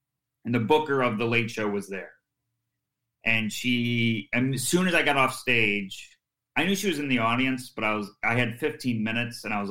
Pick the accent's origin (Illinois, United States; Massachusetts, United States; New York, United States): New York, United States; Syracuse; And then a club opened in my hometown, Syracuse Funny Bone.